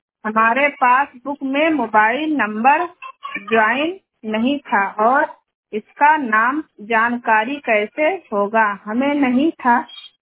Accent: Balrampur, Uttar Pradesh, India; हम हरैया सतघरवा बलरामपुर से हूँ।

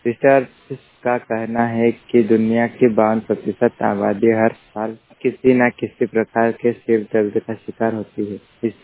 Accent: Andrada, India; बड़ाने जिले के ग्राम पंचायत अंदराड़ा का निवासी हूं।

